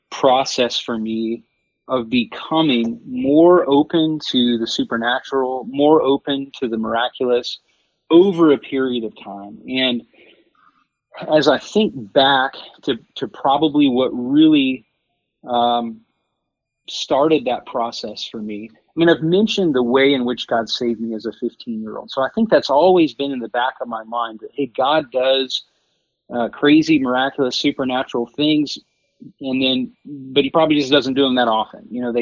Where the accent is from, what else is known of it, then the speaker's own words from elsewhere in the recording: Texas, United States; Well, I'm a Texas guy, born and raised in Texas. I've lived out in West Texas for about 20 years, been in the oil business for that period of time.